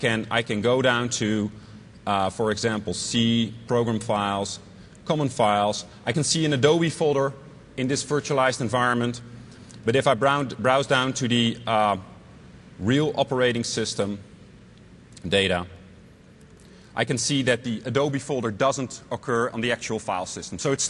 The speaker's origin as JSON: {"language": "English", "country": "Netherlands", "second_language": "English", "said": "I come from the Netherlands."}